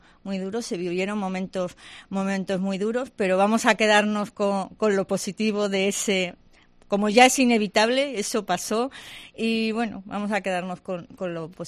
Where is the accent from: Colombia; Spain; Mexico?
Spain; nos tenemos que sentir orgullosos como españoles de eso.